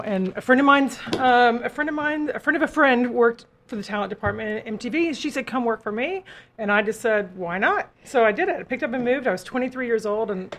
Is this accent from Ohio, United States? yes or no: no; Texas, United States; moved away as an adult; also born or lived in New York; I grew up in Texas. At age 23, I moved to New York.